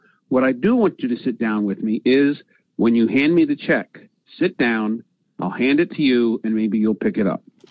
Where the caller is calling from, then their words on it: Smiths Grove, Kentucky, United States; I'm calling from Smiths Grove, Kentucky, the soon-to-be home of the newest Buc-ee's in Kentucky.